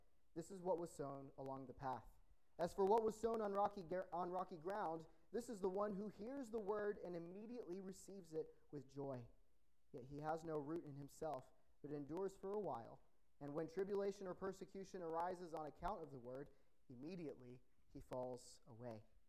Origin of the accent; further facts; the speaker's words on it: Texas, United States; now in New York, United States; My wife and I hail originally from Texas, so if there's any accent, I pray that you would forgive me and bear with it.